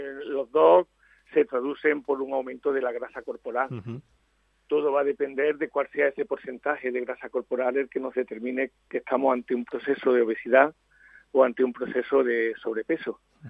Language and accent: Spanish; Puente Genil, Andalusia, Spain; hace ya mucho tiempo que llevo un programa de obesidad infantil en mi pueblo, en Puente Genil